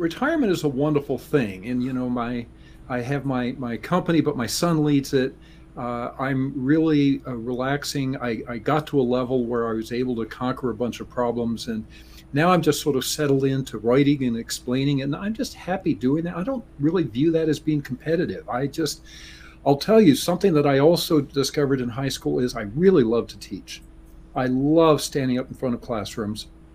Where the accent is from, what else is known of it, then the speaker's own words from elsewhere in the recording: Baltimore, Maryland, United States; now in New Jersey, United States; So I was born in Baltimore. Grew up in the northern part, went to a very nice high school, had two brothers and a sister.